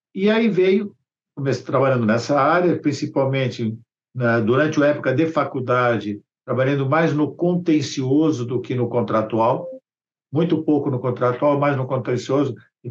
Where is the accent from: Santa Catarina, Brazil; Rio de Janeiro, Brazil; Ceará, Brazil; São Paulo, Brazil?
São Paulo, Brazil; Santos; eu vim no dia 3 de março, eu sou de Santos, você sabe disso. Eu subi a serra no dia domingo à noite, no dia 3 de março.